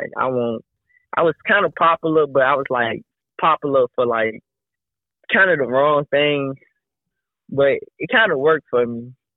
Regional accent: Richmond, Virginia, United States; But just growing up in Richmond, I went to a lot of different schools. I grew up on the north side for a good portion of my life.

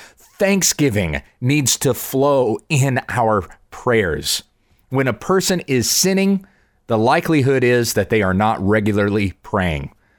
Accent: South Carolina, United States; born there; accent: Southern; also born or lived in Kansas; Now, I was born in South Carolina. I was not born in Kansas. I've spent most of my life in Kansas, but I was born in the Southeast. Had a Southern accent for a long time, and people knew.

